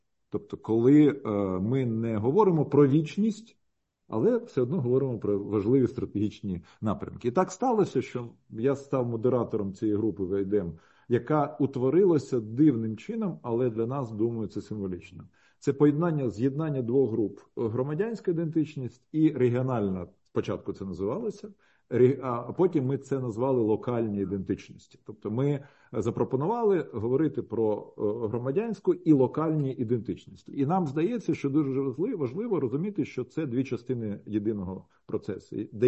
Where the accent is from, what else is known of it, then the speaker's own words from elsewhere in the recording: Konotop, Sumy Oblast, Ukraine; born there; я народився в Конотопі, який є Сіверщиною і є Гетьманщиною.